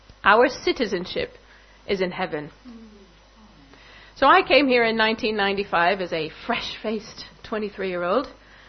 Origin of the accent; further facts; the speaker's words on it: Colorado Springs, Colorado, United States; also born or lived in Los Angeles; I mean, I'm from Los Angeles, okay? The smallest city I ever lived in was 600,000 people, Colorado Springs, where I did most of my growing up.